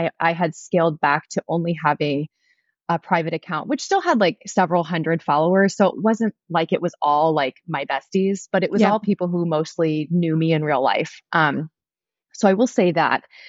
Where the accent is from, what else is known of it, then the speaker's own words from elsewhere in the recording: Columbus, Ohio, United States; I am from Columbus, Ohio.